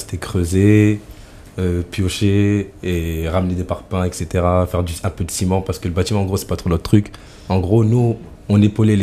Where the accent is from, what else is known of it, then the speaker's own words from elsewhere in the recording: France; pour eux, la France, en gros, on vient de France.